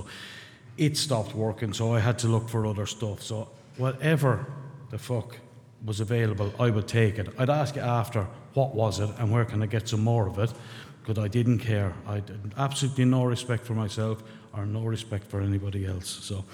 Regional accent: Ireland; accent: Irish; I'm not doing the accent. This is my accent. Yeah, just in case. So I landed. I'm from a small town in rural Ireland

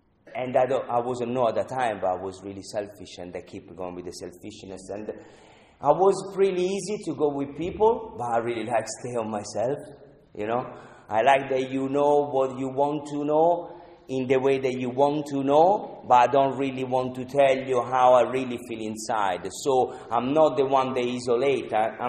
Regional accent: Tuscany, Italy; English is a second language; I come from Tuscany. I opened the door. I have mile of vineyard, okay, in there.

